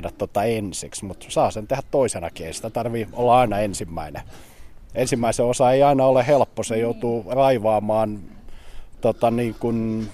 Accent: Lappeenranta, South Karelia, Finland; now in Kokemäki, Finland; Mä oon Lappeenrannasta alun perin, nykyisin asustelen tuolla Kokemäellä, että tullut tästä Suomen läpi monen mutkan kautta.

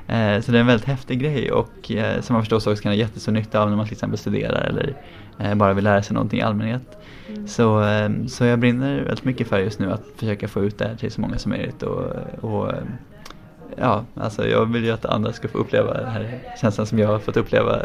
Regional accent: Skövde, Västra Götaland County, Sweden; Så jag ser mig själv gå igenom Skövde i Sverige där jag kommer ifrån, genom hela staden liksom

